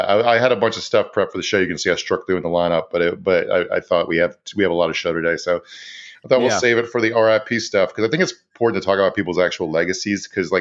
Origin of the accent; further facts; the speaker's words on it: Virginia, United States; Shout out to my home state of Virginia.